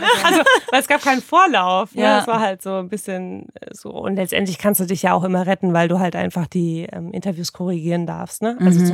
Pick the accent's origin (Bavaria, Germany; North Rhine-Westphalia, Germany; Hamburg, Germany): Hamburg, Germany; Wir kommen auch aus Hamburg.